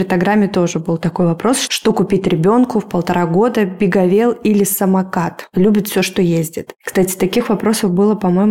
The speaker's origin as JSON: {"language": "Russian", "region": "Moscow", "country": "Russia", "said": "меня двое детей, старшего сына зовут Олег, и ему 6 лет, а младшего зовут Илья, и ему 2 года, и мы из Москвы."}